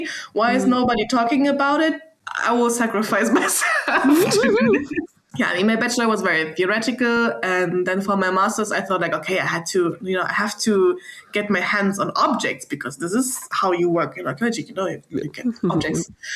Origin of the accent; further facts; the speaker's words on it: Berlin, Germany; English is a second language; So I'm from Berlin, and I studied there my bachelor and master's prehistoric archaeology.